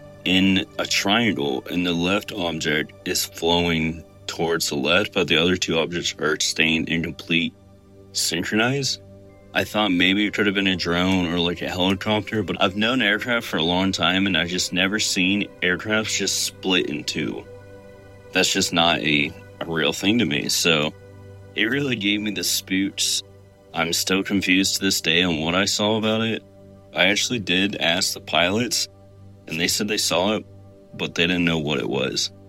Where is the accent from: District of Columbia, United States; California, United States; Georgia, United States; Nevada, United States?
Georgia, United States; Atlanta; I'm from Atlanta, Georgia.